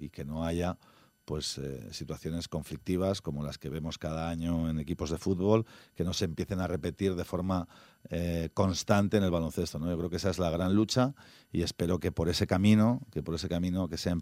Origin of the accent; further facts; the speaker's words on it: Bilbao, Basque Country, Spain; He sido profeta en mi tierra, he tenido suerte